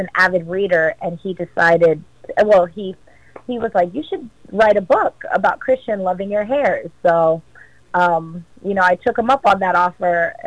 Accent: Boston, Massachusetts, United States; born there; also born or lived in Jamaica; Yes, I was born in Boston, Massachusetts, but I've been back to Jamaica several times a year throughout my childhood. So I kind of feel like I grew up there part of the time, too

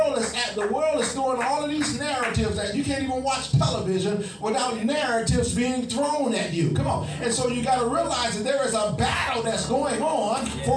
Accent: West Cocoa, Florida, United States; I grew up out in West Cocoa.

